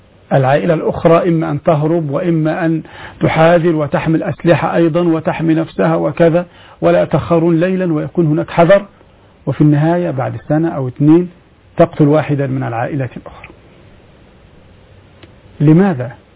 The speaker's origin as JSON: {"language": "Arabic", "region": "Upper Egypt", "country": "Egypt", "said": "عندنا في الصعيد أناس فضلاء أجلاء وأصحاب نخوة"}